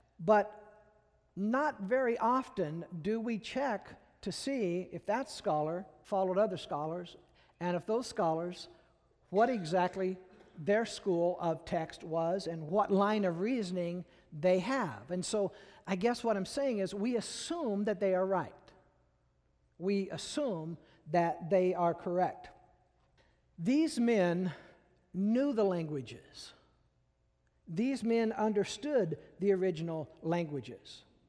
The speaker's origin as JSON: {"language": "English", "town": "Peoria", "region": "Illinois", "country": "United States", "said": "I'm from Peoria, what do I know? You know, I don't know Hebrew, I don't know Greek"}